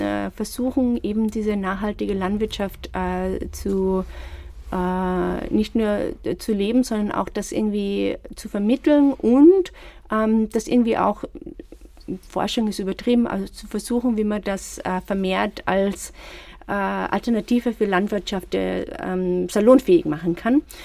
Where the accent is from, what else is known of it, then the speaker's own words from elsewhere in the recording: Salzburg, Austria; die Alpenregion, besonders Salzburg, wo ich herkomme, hat einen der höchsten Biobauernanteile in Europa, weil wir eben ein sehr gebirgiges Gelände sind.